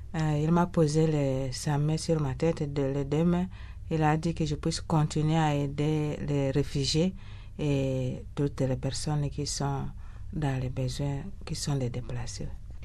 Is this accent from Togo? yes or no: no; DR Congo; Je lui ai dit que je viens de la RDC